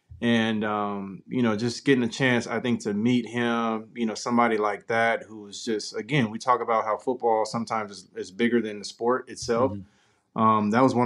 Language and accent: English; San Diego, California, United States; Marcus is from San Diego. He's from my neighborhood, from my hometown.